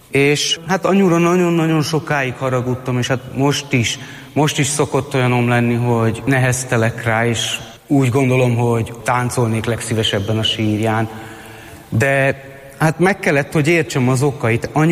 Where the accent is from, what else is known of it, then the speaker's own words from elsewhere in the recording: Budapest, Hungary; Én Kőbányán nőttem fel, a Pongrácz telepen. Egy 5 gyermekes cigány családnak a legidősebb tagja vagyok.